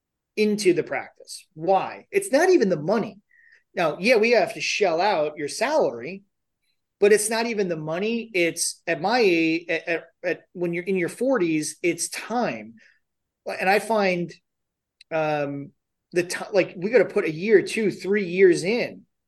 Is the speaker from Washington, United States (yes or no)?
no; New York, United States; I use guys as gender neutral because I'm from New York.